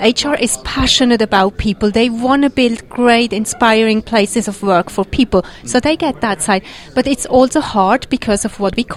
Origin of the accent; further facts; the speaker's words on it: Switzerland; English is a second language; now in New York, United States; As you can hear from my accent, I'm not American. I'm not British either. Mm-hmm. I'm from Switzerland, but I live in New York